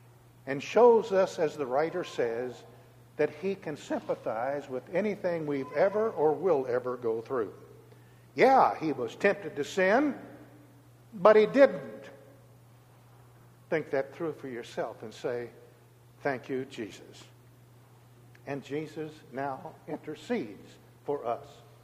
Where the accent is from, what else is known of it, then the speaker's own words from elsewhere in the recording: Hannibal, Missouri, United States; born there; I was born in Missouri. I'm a Mark Twain Hannibal guy, for heaven's sakes. And folks in Missouri live by the great stigma, show me.